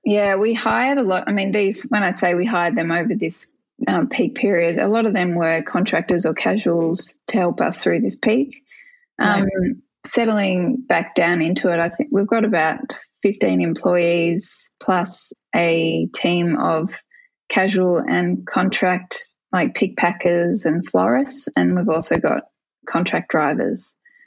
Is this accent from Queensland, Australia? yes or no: no; Melbourne, Victoria, Australia; she's from the UK and I was from Melbourne, and so we're meeting in Sydney.